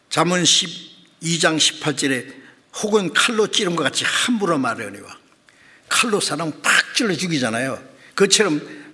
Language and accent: Korean; Gyeongsang, South Korea; 제가 경상도, 고향이 경상도, 경상도 사람 욕하는 거 보면요, 대단해요.